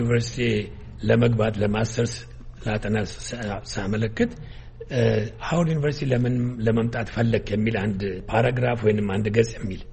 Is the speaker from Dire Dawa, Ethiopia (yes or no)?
no; Dembi Dolo, Oromia, Ethiopia; ኦሮምኛ እናገራለሁ። እኔ ከደምቢዶሎ ነኝ፣ ከወለጋ። … እኔ አማራና ኦሮሞ ነኝ። ያ ምንድን ነው የሚያደርገኝ? ንጹህ ኢትዮጵያዊ ነኝ።